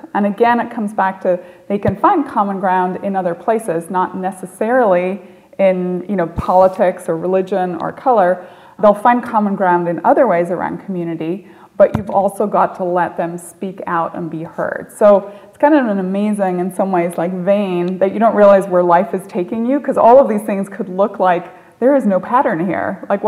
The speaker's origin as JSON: {"language": "English", "region": "Northern Ireland", "country": "United Kingdom", "tie": "born or raised there", "said": "girl growing up in Northern Ireland in the Troubles"}